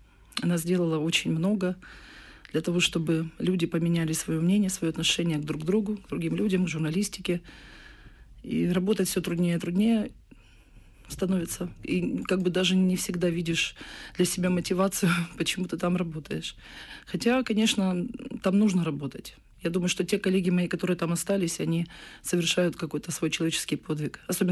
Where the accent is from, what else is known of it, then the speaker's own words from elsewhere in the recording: Kerch, Crimea, Ukraine; also born or lived in Simferopol; Я родилась в городе Симферополь, я выросла в городе Керчи и проживала вот до воскресенья там.